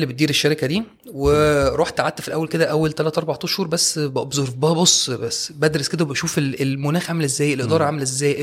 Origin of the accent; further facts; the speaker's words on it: Egypt; ومن ساعتها تنازل عن الجنسيه التركيه واتبقى بالمصريه، وسنس دان من ساعتها واحنا مصريين.